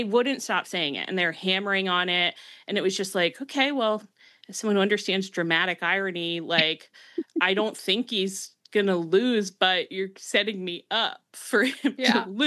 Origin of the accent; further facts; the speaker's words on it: Delaware, United States; And he's from Delaware and I'm from Delaware.